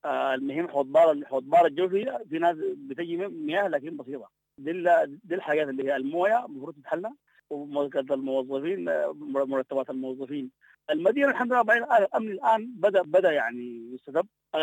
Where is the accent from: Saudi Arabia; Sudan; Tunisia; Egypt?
Sudan; ولسه إحنا كشعب سوداني أخلاقنا السمحة موجودة.